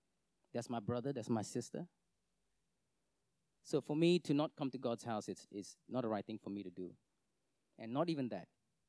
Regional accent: Singapore; I'm short, I'm Indian, from Singapore.

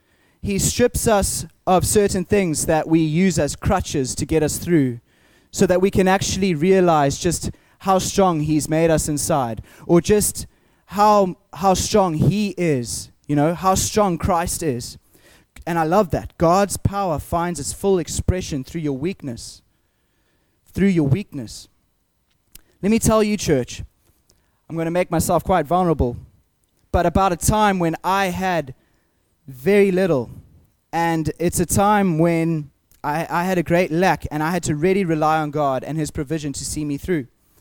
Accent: Zimbabwe; some of you know this from my accent. I come from Southern Africa. I grew up on a farm in Zimbabwe. My grandfather, grandma, uncle, aunt, three cousins, mom, dad, sister, and I all lived on this farm

